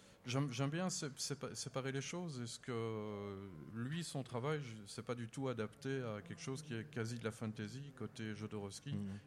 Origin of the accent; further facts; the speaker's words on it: Belgium; now in United States; vu que je suis belge à la base. Mais moi je me sens très bien où je suis.